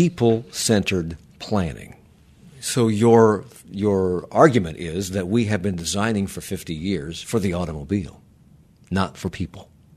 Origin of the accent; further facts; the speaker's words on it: Washington, District of Columbia, United States; I remember I grew up in Washington, D.C. I watched them tear out the streetcar system.